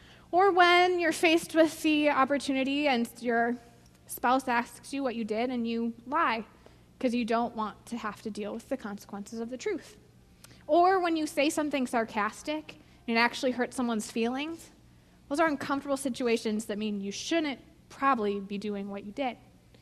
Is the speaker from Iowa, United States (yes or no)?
no; Minnesota, United States; See, I grew up in Minnesota.